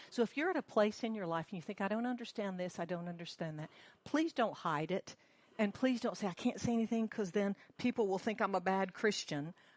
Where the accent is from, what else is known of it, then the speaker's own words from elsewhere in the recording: the South, United States; So you all know I'm from the U.S. I'm from the South. Allison and I are from the same place